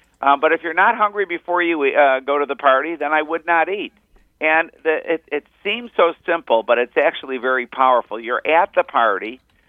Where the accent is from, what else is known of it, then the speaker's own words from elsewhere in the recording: Buffalo, New York, United States; now in Florida, United States; I'm from Buffalo, New York, so it would get cold, and it would be fun to eat something warm when we're up north. I live in Florida now